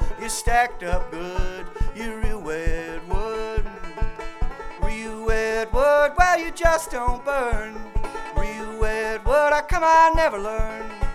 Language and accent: English; Canada; And I'm from Canada. We use liters up there.